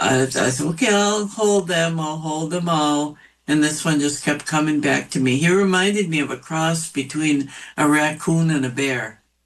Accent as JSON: {"language": "English", "region": "Minnesota", "country": "United States", "lives_now": "Cloquet, United States", "said": "I'm from Leech Lake Reservation and Fond du Lac Reservation. I am Eagle Clan. I live in Cloquet, Minnesota."}